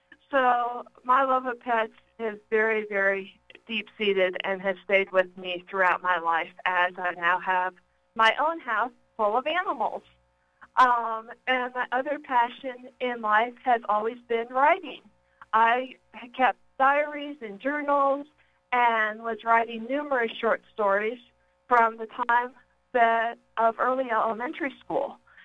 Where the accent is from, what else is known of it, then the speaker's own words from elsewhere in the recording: Plano, Texas, United States; I grew up in Plano, Texas, north of Dallas